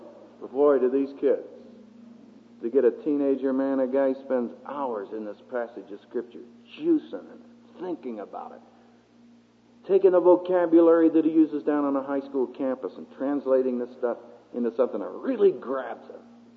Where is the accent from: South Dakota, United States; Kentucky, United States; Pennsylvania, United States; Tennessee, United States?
Pennsylvania, United States; Philadelphia; I just happened to mention I was from Philadelphia or I had an Eskimo dog when I was a boy.